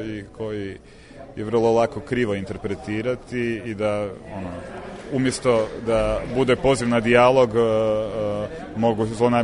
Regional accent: Croatia; Sad mislim, ja sam iz Hrvatske pa sam radio o Srbima u Hrvatskoj

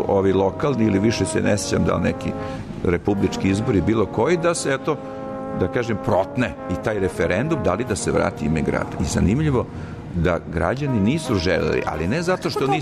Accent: Jagodina, Šumadija and Western Serbia, Serbia; ja sam poreklom stari Jagodinac, evo već šesta, sedma generacija

